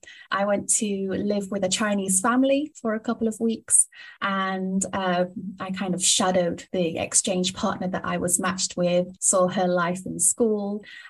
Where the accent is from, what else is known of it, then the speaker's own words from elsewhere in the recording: Sheffield, Yorkshire and the Humber, United Kingdom; moved away as an adult; now in Sydney, Australia; originally from Sheffield, which is a city in the north of the UK. I've been teaching English for over 5 years now, and I moved to Sydney, Australia in 2018.